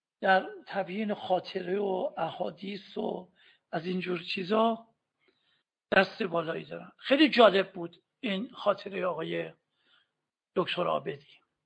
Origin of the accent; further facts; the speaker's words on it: Iran; آقا تا فهمید ما ایرانی هستیم بدترین ناسزاها رو نثار من کرد